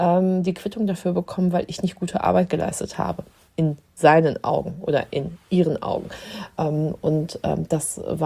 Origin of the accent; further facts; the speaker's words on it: Dortmund, North Rhine-Westphalia, Germany; now in Dithmarschen, Germany; Also ich bin aus Dortmund vor 12 Jahren hier hochgekommen nach Dithmarschen